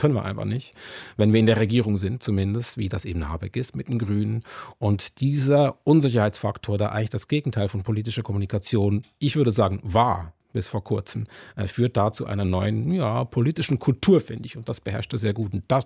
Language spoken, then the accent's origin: German; Switzerland; Ich bin Schweizer